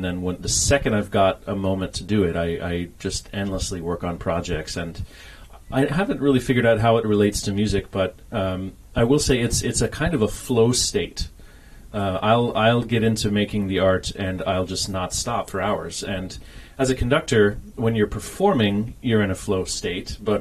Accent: Midwest, United States; now in Vancouver, Canada; So I grew up in the Midwest, but I currently live in Vancouver, where I'm the associate conductor of the Vancouver Symphony.

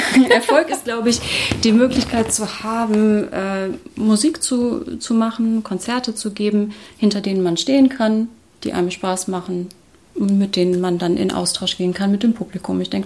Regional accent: Wuppertal, North Rhine-Westphalia, Germany; ich bin in Wuppertal groß geworden, da gibt es ja das Tanztheater Pina Bausch.

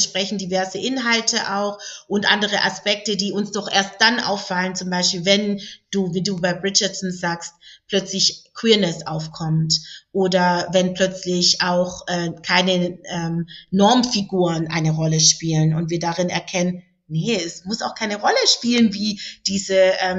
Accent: Baden-Württemberg, Germany; ich komme aus Baden-Württemberg

